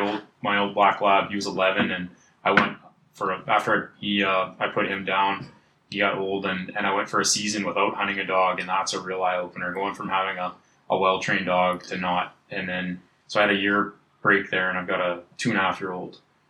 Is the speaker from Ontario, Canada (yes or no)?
no; Manitoba, Canada; I grew up here in Manitoba, close to Okamak Marsh